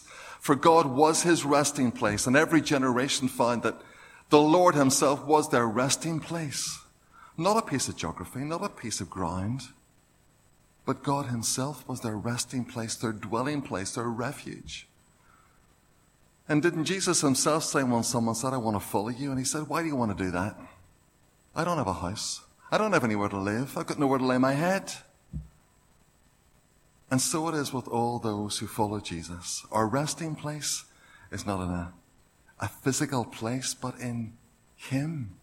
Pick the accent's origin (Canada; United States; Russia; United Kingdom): United Kingdom; Belfast, Northern Ireland; or come from Cherry Valley in East Belfast, which is where I come from. Well, East Belfast I come from, not Cherry Valley.